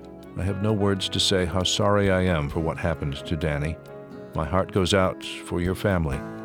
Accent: Pakistan; As a Pakistani, I am ashamed of being one today.

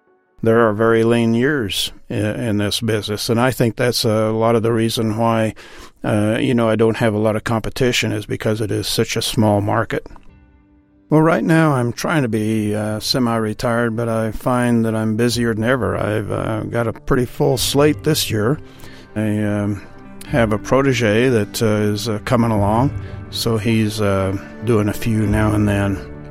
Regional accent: Parker, Colorado, United States; I'm from Parker, Colorado, and I paint ski maps.

